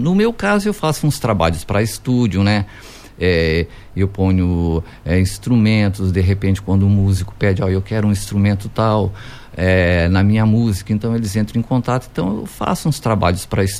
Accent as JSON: {"language": "Portuguese", "town": "Lauro Müller", "region": "Santa Catarina", "country": "Brazil", "tie": "born or raised there", "said": "nas épocas anteriormente, né, da nossa juventude em Lauro Miller, né, poucas opções"}